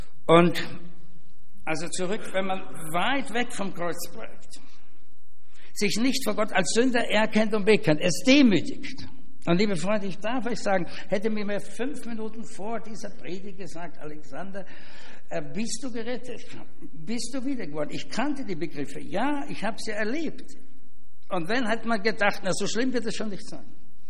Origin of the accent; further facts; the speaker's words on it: Austria; Als Österreicher denkt man so.